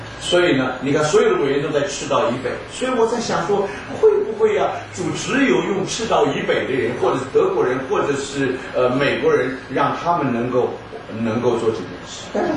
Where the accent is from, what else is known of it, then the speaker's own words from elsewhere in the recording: Brazil; 我是从巴西来的，